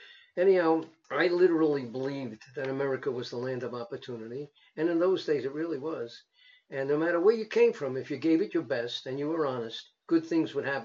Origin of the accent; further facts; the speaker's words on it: Brooklyn, New York, United States; born there; I was born in Brooklyn, and I went to Cornell, upstate New York, and the Cornell Law School.